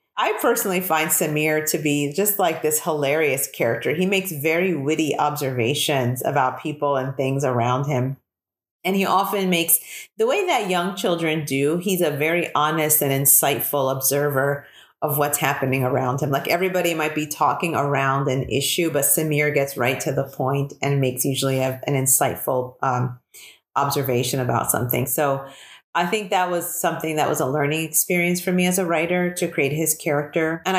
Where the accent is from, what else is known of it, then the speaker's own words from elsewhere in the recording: Philadelphia, Pennsylvania, United States; I grew up in South Philadelphia, and we had in the larger Philadelphia area a really vibrant and large Palestinian American community.